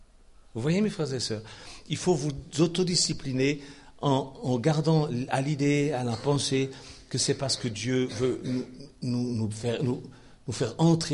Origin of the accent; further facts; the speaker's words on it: Switzerland; Chez nous, en Suisse, on a des bergers.